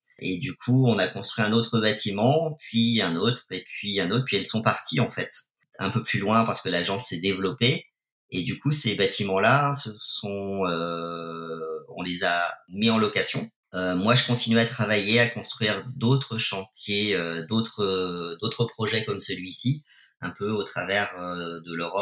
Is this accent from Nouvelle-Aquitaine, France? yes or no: no; Pays de la Loire, France; born there; Je ne suis pas né en Bretagne. Karine est bretonne. Je suis né en Vendée. Et puis, j'ai beaucoup voyagé tout le temps.